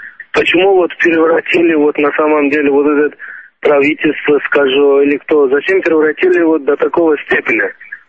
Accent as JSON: {"language": "Russian", "country": "Azerbaijan", "said": "Азербайджанец, да."}